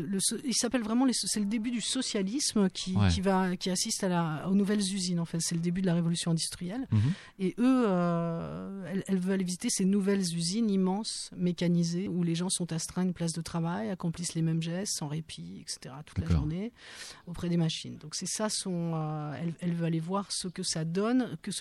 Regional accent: Switzerland; Donc merci, je viens de Suisse.

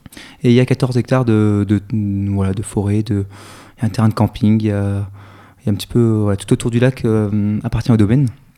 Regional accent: Auvergne-Rhône-Alpes, France; j'étais originaire de la Drôme, où je travaillais beaucoup avec les enfants et avec les adultes d'ailleurs en guidage ou sur des camps pêche

